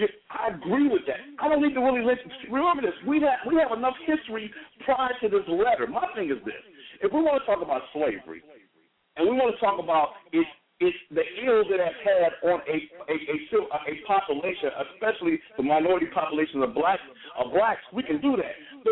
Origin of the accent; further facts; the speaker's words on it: Chicago, Illinois, United States; we growing up in Chicago, and really not that far from the nation's headquarters.